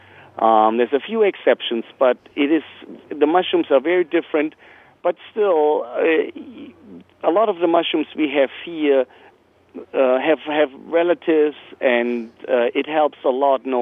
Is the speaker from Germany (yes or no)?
yes; Bavaria, Germany; mushroom knowledge that I acquired from my early years on growing up in Bavaria, in Germany